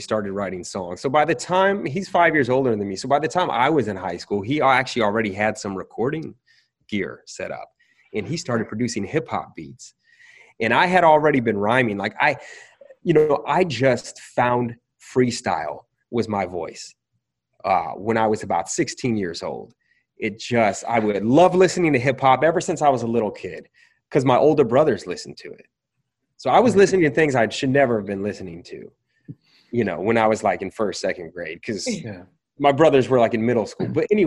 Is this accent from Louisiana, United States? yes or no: no; San Diego, California, United States; he was connected to a friend of mine who I grew up with in San Diego